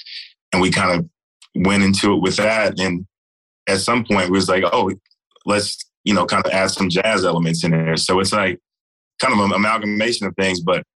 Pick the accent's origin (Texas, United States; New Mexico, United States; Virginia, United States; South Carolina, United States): Texas, United States; I'm from Texas, so, you know, I really dig like the fashion of Texas.